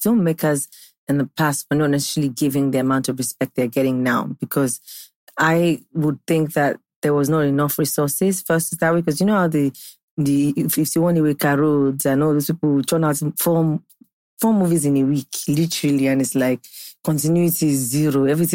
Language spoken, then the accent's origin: English; Ondo, Nigeria; I'm from Ondo State.